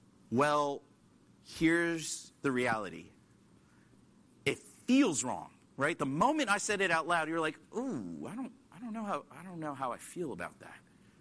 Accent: Washington, District of Columbia, United States; I come from Washington, D.C., just a few blocks away

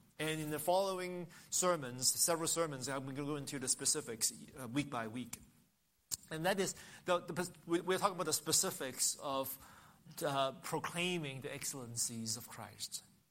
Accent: Hong Kong; since I was young growing up in Hong Kong.

